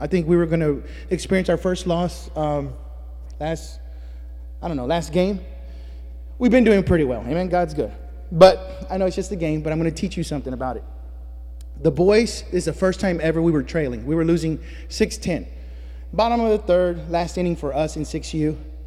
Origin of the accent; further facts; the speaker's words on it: Texas, United States; We're from Texas. We're perplexed.